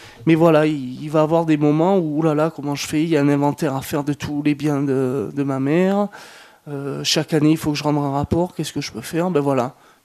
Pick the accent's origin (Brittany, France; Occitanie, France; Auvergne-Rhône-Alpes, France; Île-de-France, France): Occitanie, France; Montpellier; Moi, je viens de Montpellier, en plus, à la base.